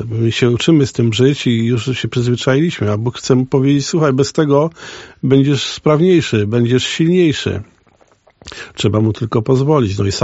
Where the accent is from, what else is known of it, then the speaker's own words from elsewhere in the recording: Niewodnica, Podlaskie Voivodeship, Poland; born there; Urodziłem się w Niewodnika, gdzie Kościół jest pod wezwaniem narodzenia Najświętszej Marii Panny.